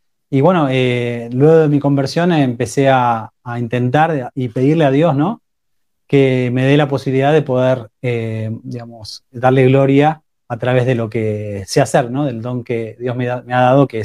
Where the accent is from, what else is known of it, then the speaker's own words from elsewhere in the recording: Argentina; yo tengo 43 años, soy argentino, ítalo-argentino, digamos. Soy casado hace 8 años, tengo 4 hijos y vivimos, ahora estamos en Argentina, digamos, vivimos en Buenos Aires.